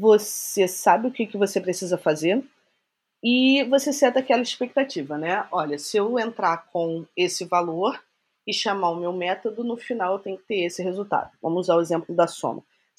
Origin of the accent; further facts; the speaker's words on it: Brazil; now in Canada; Então, eu comecei a trabalhar com o Salesforce aqui no Canadá, quando eu vim do Brasil para cá.